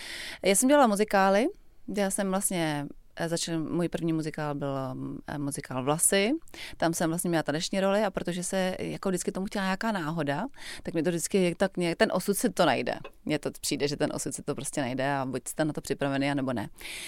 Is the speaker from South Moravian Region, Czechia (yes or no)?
yes; Brno, South Moravian Region, Czechia; my jsme taková velká brněnská rodina. I když já jsem teda čtvrtá, jsem poslední z Brna